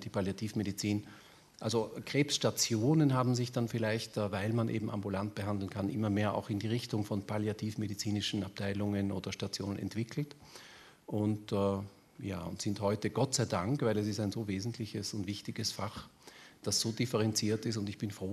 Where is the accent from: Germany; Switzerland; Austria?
Austria; Vienna; Ich komme aus Wien, das hört man wahrscheinlich auch an der Sprache, und habe dort meine Heimat gehabt